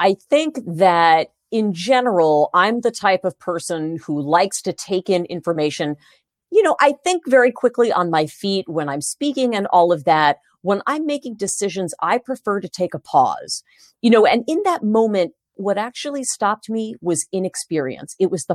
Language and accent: English; Huntington, New York, United States; also born or lived in Brooklyn; I was born in Brooklyn, first of all, which I think explains a lot, right? And I grew up in a town called Huntington on Long Island, New York.